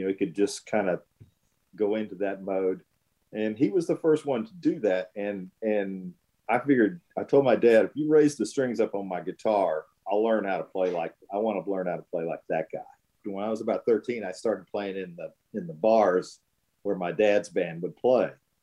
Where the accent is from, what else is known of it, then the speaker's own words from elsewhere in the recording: Warren, Ohio, United States; I grew up in Warren, Ohio, which is eastern Ohio, right in the Steel Valley, right between Cleveland and Pittsburgh